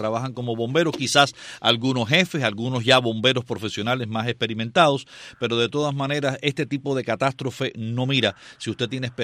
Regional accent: Guanabacoa, Havana, Cuba; yo soy de Guanabacoa, yo vivía bastante cerca de la llamada rotonda de la Shell, antiguamente, ahora es una Coupet.

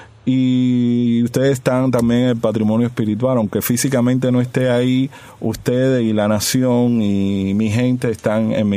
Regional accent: Cuba; now in Miami, United States; soy el único cubano que tiene la medalla del mundo en televisión en Nueva York.

